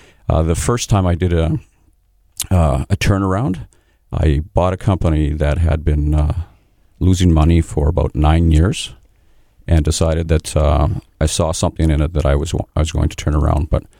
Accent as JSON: {"language": "English", "town": "Winnipeg", "region": "Manitoba", "country": "Canada", "tie": "born or raised there", "said": "I'm born and raised in Winnipeg"}